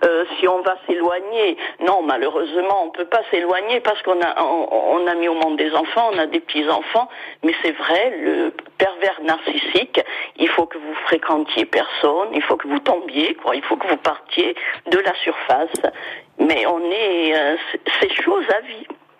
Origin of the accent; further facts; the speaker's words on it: Corsica, France; Mais vous savez comment on dit chez nous en Corse